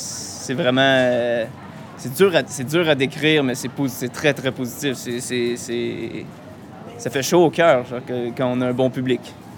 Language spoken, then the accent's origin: French; Quebec, Canada; Je viens du Québec, je viens du Canada.